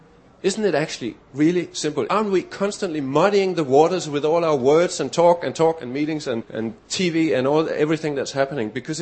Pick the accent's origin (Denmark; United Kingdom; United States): Denmark; moved away as an adult; now in Australia; wonder about my accent, I came to Australia 4 years ago from Denmark.